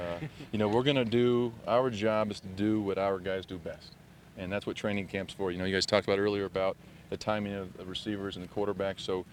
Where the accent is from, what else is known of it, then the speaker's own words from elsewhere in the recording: California, United States; And coming back out west, you know, I'm from California, so it's great to get back out this way.